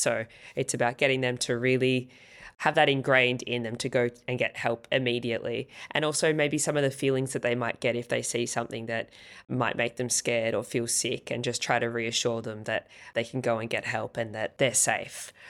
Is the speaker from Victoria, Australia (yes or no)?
yes; Swan Hill, Victoria, Australia; now in Melbourne, Australia; No, I'm from Australia. I've been living in Melbourne for 11 years, but I'm actually from a town called Swan Hill, which is 3.5 hours outside of Melbourne. So I'm from the bush.